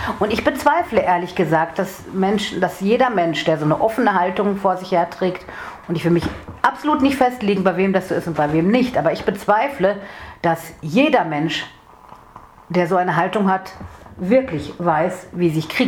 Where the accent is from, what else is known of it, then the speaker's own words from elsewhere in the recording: North Rhine-Westphalia, Germany; bei uns im Ruhrgebiet